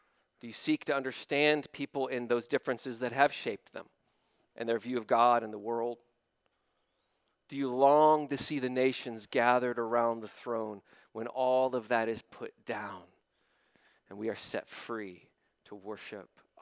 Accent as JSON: {"language": "English", "region": "West Virginia", "country": "United States", "tie": "born or raised there", "said": "I grew up here in West Virginia with a grandfather who was a part of the KKK, along with his father."}